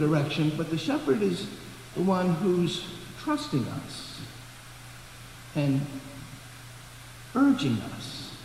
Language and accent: English; Baltimore, Maryland, United States; now in Chicago, United States; Now, when I was growing up in Baltimore, I never met a shepherd. Since I've moved to Chicago, I've never met a shepherd.